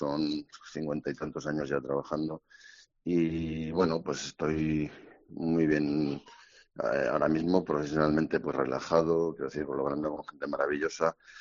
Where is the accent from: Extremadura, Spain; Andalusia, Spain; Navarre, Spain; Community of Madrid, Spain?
Navarre, Spain; Lerín; somos un grupo de Lerín que hemos sido de toda la vida, desde niños.